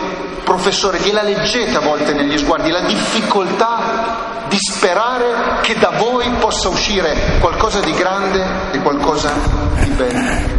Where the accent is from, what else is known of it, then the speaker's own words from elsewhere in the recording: Biella, Piedmont, Italy; Io naturalmente, purtroppo, non sono romano, sono di Biella